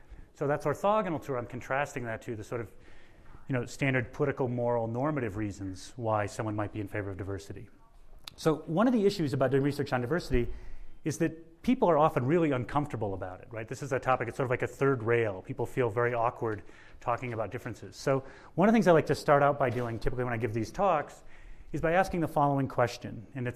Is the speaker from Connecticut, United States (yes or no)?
no; Michigan, United States; cost my home state, Michigan, a lot of business.